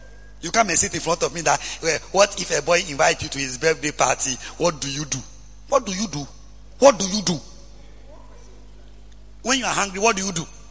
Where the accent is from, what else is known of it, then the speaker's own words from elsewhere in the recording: Sogakope, Volta, Ghana; yes, I'm from Sogankopa. Sogankopa. You don't say Sogankopa. It's Sogankopa.